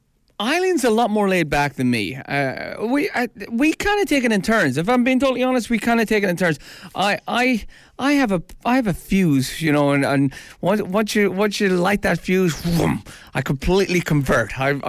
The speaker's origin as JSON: {"language": "English", "country": "Australia", "said": "G'day. I'm from Australia."}